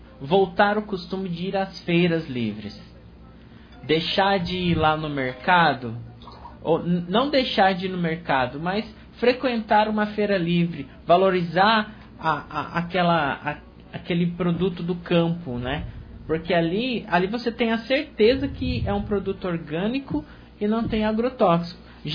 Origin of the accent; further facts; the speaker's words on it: Tupi Paulista, São Paulo, Brazil; Eu lembro, eu sou de Tupi Paulista